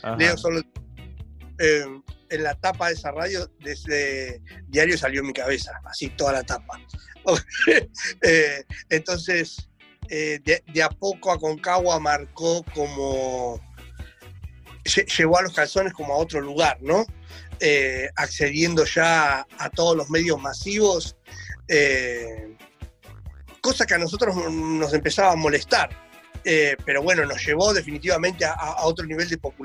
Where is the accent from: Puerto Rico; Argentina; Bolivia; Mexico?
Argentina; Y entonces como argentino te da un orgullo gigante